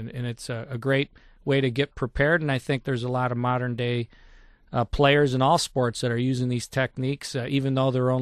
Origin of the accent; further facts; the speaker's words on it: Detroit, Michigan, United States; I took a different road than most kids growing up in Detroit.